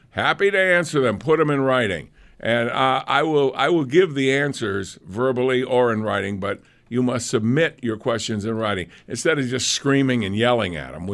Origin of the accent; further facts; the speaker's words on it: Lunenburg, Massachusetts, United States; You know where he built one? In Lunenburg, Massachusetts.